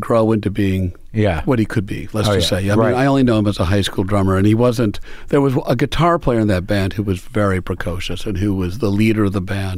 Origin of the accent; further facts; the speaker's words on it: Milwaukee, Wisconsin, United States; I'm from Milwaukee.